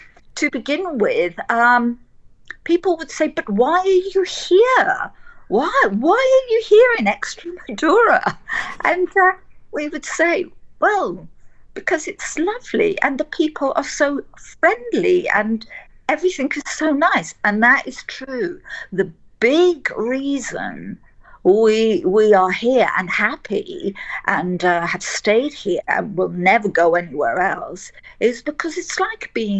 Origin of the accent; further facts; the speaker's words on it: South West England, United Kingdom; now in Spain; Now, I grew up in England, in the south, in Devon.